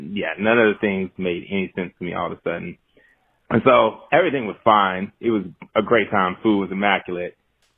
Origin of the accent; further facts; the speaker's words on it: Georgia, United States; She's from New Orleans, and I am not from New Orleans. I hadn't really spent a lot of time there, from Georgia.